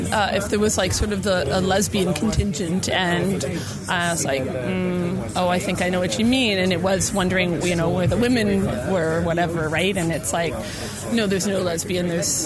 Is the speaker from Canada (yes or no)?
yes; Vancouver, British Columbia, Canada; I'm from Vancouver, Canada.